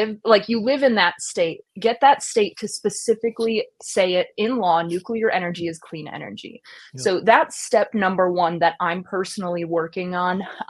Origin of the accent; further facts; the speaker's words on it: Wisconsin, United States; you're from the upper Midwest, I'm from Wisconsin, right?